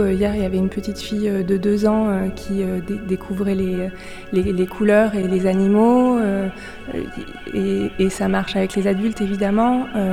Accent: France; chez nous en France.

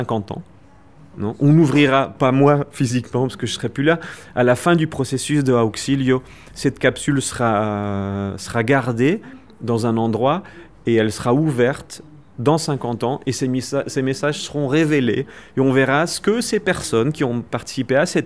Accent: France; now in Mexico; même si je suis français, ma réalité est complètement mexicaine

